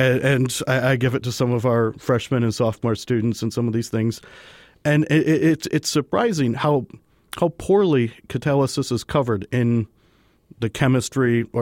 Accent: United States; And so, as an American, you have to really, you know, adapt this math in your mind.

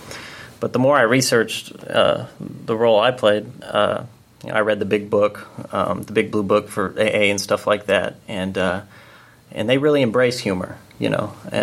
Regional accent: Mustang, Oklahoma, United States; I grew up in Mustang, Oklahoma, so I was around people that, had Southern accents, but I never, it never really filtered

